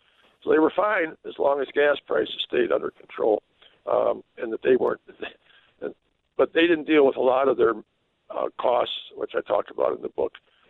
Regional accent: Janesville, Wisconsin, United States; And if that includes closing the plant in my hometown, it gets beyond, you know, details like that.

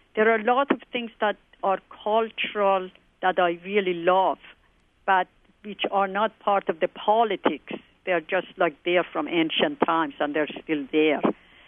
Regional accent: Iran; as so many other things that has to do with my growing up in Iran.

